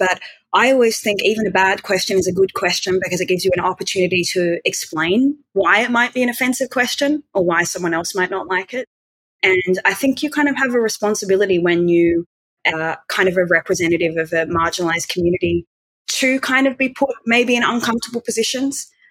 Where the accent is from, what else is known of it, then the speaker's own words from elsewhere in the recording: Australia; I'm 30, just turned 30, and I come from Australia, and I have been a full service sex worker in Sydney for 10 years now.